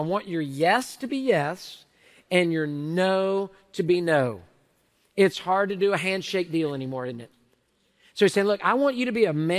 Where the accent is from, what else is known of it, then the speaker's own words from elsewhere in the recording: Houston, Texas, United States; I grew up here in Houston, native Houstonian, born in Herman Hospital, raised in southwest part of our city, went away to college, came back. So Houston, I know Houston, big city boy here.